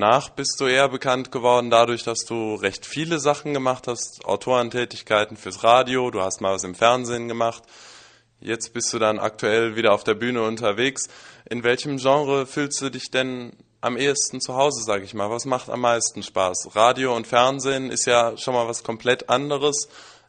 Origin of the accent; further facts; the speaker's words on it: North Rhine-Westphalia, Germany; Wenn du zum Beispiel bei uns daheim im Rheinland unterwegs bist